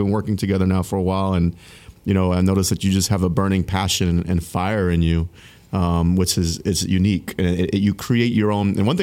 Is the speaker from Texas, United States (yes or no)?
yes; Houston, Texas, United States; that's the area I grew up here in Houston, 59 in Little York.